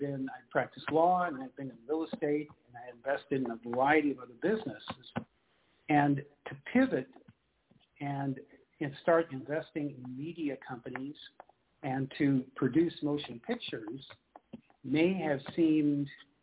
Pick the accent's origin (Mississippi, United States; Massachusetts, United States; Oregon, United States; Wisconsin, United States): Wisconsin, United States; Madison; But maybe that comes from my Midwestern background and Midwestern work ethic. You know, I grew up in Wisconsin, in Madison, Wisconsin. I went to the University of Wisconsin.